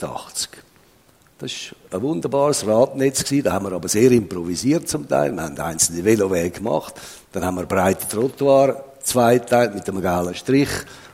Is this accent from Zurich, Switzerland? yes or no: yes; Winterthur, Zurich, Switzerland; Also ich bin im Neuwiesenquartier aufgewachsen. Das ist ganz nahe bei der Schützenwiese, im heutigen Fußballarena, in Anführungszeichen, das Winterthur.